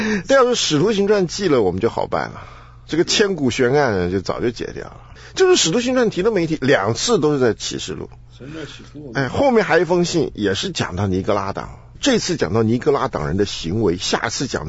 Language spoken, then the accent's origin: Chinese; Taiwan; 我们小时候，因为我在台湾长大嘛